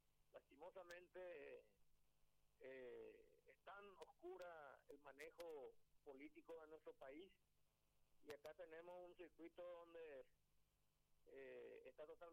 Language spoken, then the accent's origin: Spanish; Paraguay; acá se sufre mucho, y somos paraguayos también